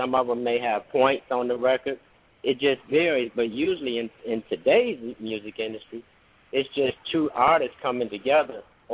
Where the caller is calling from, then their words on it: Detroit, Michigan, United States; I'm calling from Detroit.